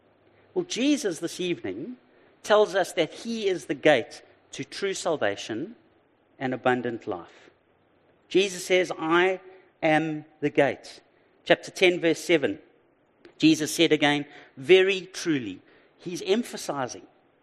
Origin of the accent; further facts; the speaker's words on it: Durban, KwaZulu-Natal, South Africa; Now, I'm from Durban, and the school thing's not a big thing